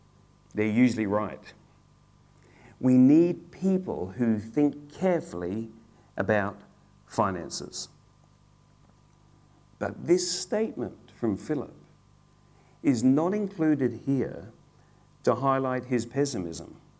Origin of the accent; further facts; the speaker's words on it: Adelaide, South Australia, Australia; from time to time, head over to South Australia. We're from Adelaide, I guess.